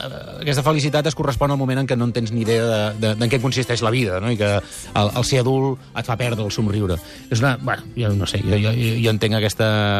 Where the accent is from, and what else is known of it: Catalonia, Spain